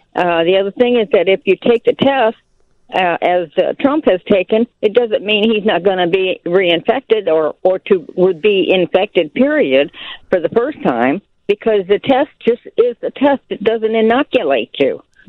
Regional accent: Macomb, United States; born there; Yes, I was born in Macomb, so I'm not. I'm a little bit further away in Katy, Kentucky, and it's a small town of 2,500.

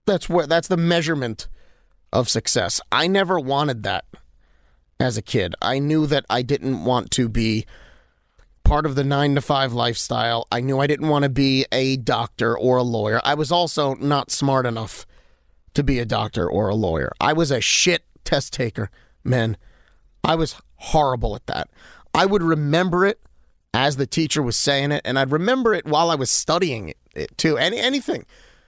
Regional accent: New York City, New York, United States; So I grew up in Bensonhurst in Brooklyn

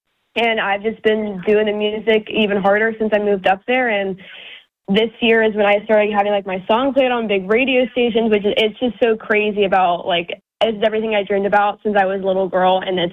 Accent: Pennsylvania, United States; oh yeah, I'm from Pennsylvania and I do country music

